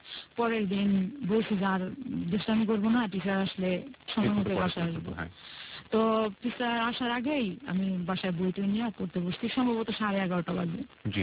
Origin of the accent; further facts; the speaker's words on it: Gazipur, Dhaka Division, Bangladesh; আমি গাজীপুর থেকে এসেছি।